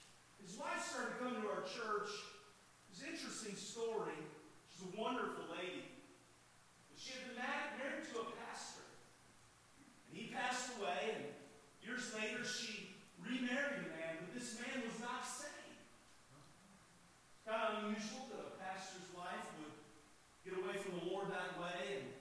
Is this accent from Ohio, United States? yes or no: yes; Cincinnati, Ohio, United States; I told you I grew up in Cincinnati, Ohio. I've had the privilege to go back to that area and preach revival meetings over the years.